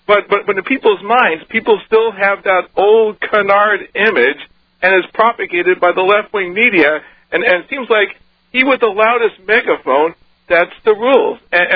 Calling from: Chelsea, Massachusetts, United States; Oh, I'm calling from Chelsea, Massachusetts.

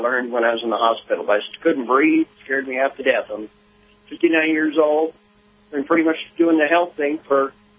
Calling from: Fayetteville, North Carolina, United States; I'm calling from Fayetteville, North Carolina.

